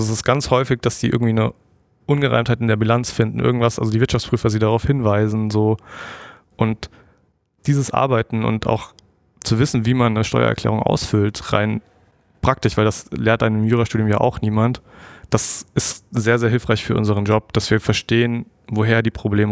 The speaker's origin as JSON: {"language": "German", "region": "Hesse", "country": "Germany", "said": "Ich komme aus Südhessen und ich habe studiert in Mannheim."}